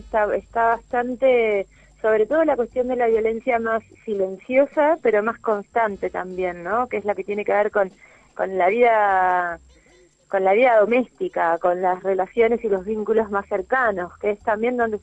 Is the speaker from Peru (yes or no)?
no; Uruguay; a mí me gusta decir que soy uruguaya, porque yo me siento muy uruguaya. No solo tengo a toda mi familia acá